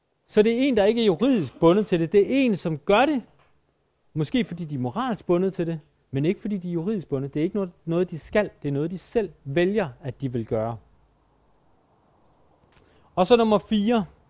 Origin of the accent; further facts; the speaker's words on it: Jutland, Denmark; Jeg er fra Jylland, nu skal jeg lige, er der andre, der er fra Jylland herinde?